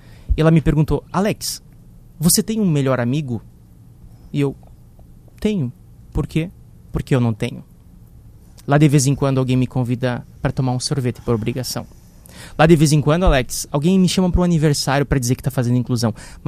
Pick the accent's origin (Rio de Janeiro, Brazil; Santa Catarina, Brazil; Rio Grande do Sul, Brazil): Rio Grande do Sul, Brazil; São Luís Gonzaga; sou natural de São Luís Gonzaga